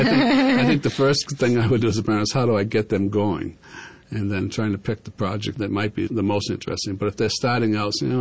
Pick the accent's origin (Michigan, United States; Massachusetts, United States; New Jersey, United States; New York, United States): Massachusetts, United States; Boston; accent: Boston; now in Montana, United States; My Boston accent aside, I live in Montana most of the time